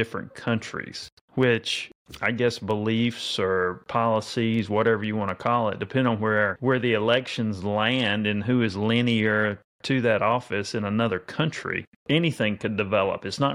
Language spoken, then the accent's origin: English; North Carolina, United States; born there; I can remember when I was a kid, I was born in North Carolina. In the South.